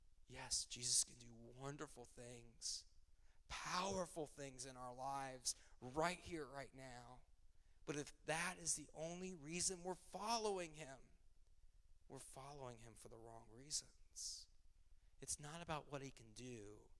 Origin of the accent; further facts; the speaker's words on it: Midwest, United States; For those that don't know, I come from the Midwest.